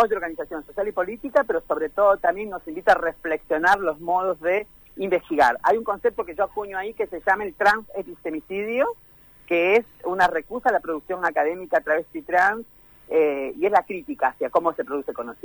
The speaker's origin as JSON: {"language": "Spanish", "town": "Trujillo", "region": "La Libertad", "country": "Peru", "tie": "born there", "moved": "yes", "said": "Yo nací en Perú, en Trujillo, soy hija de padres trabajadores"}